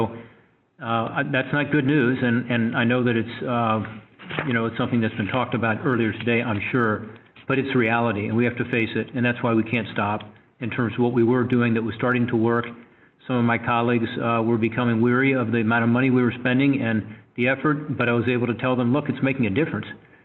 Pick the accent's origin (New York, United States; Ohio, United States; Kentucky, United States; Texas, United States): Ohio, United States; But there's no question that in my home state of Ohio, in most of our communities, we've seen an upsurge